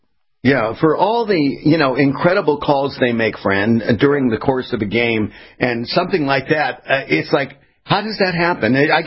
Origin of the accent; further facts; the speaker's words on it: West Coast, United States; and I was born and raised in the West Coast.